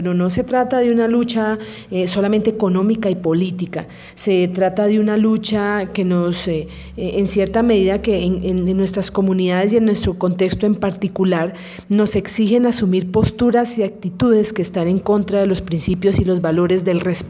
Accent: Colombia; como seres humanos, como colombianos, como ciudadanos

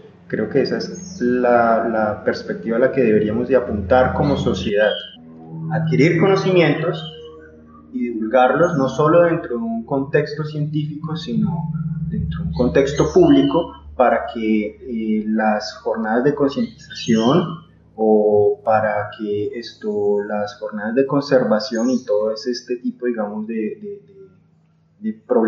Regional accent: Colombia

